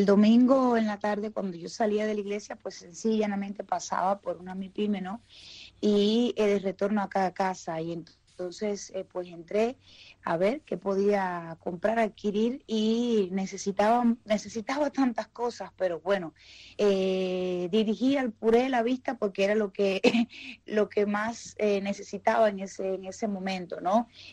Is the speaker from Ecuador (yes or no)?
no; Cuba; porque soy cubano de a pie, y hay una gran realidad